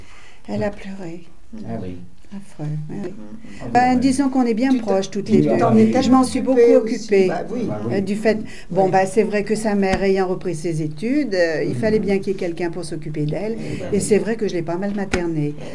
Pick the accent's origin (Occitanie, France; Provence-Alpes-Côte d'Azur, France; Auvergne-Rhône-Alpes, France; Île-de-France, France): Auvergne-Rhône-Alpes, France; Le Coteau; born there; Je suis née au Coteau, de parents costellois en plus. Toute la famille est costelloise, de génération en génération.